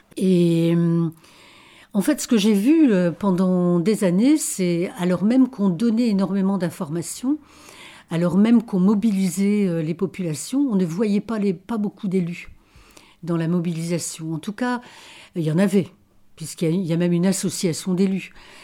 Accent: Dunkirk, Hauts-de-France, France; Moi, je viens de Dunkerque, du Nord.

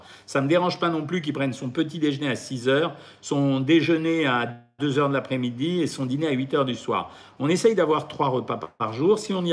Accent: Switzerland; chez nous en Suisse

